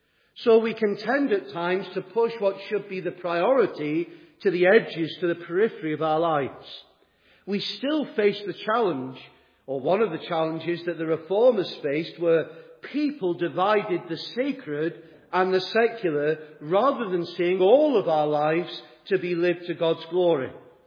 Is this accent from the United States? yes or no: no; Southport, North West England, United Kingdom; My then pastor, when I was growing up in Southport, Peter Day, encouraged me to get to grips with the wisdom that is found in this book